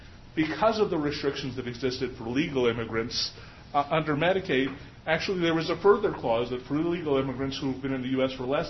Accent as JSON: {"language": "English", "region": "Texas", "country": "United States", "tie": "born or raised there", "said": "for example, in my home state of Texas, eligibility, if you're a childless adult, you're just not eligible."}